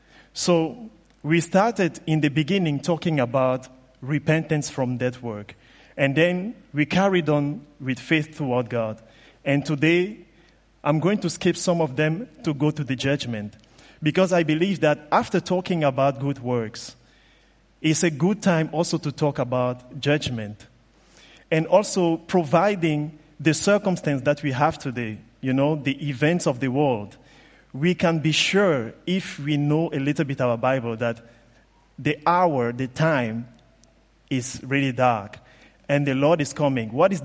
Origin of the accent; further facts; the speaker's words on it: Cameroon; I am from Cameroon